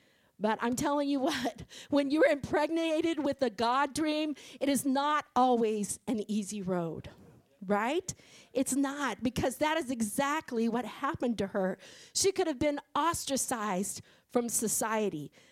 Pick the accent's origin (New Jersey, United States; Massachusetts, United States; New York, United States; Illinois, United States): Illinois, United States; now in Maui, United States; Because I was the oldest of five, okay, and no one else had ever left the family before, and I'm from Illinois